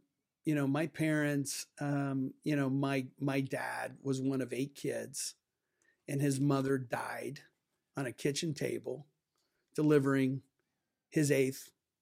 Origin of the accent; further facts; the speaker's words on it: Columbus, Ohio, United States; So, I grew up in Ohio, west side of Columbus, on the hilltop. If you know anybody from Columbus, I was what they called a hilltopper. Basically, that was the Appalachian neighborhood that moved from West Virginia and Kentucky out of the coal mines